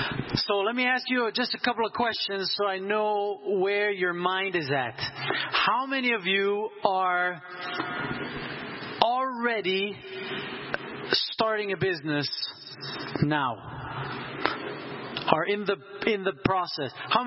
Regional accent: Switzerland; I grew up in Switzerland.

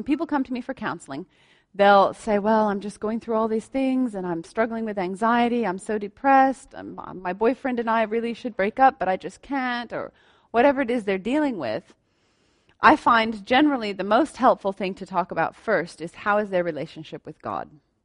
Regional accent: United States; now in Helderberg, South Africa; in the States, we tell everyone we're an African-American couple, you see, because he's African and I'm American.

